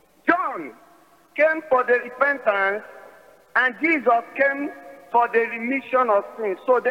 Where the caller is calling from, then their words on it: Abuja, Federal Capital Territory, Nigeria; I'm calling from Abuja in Buhari.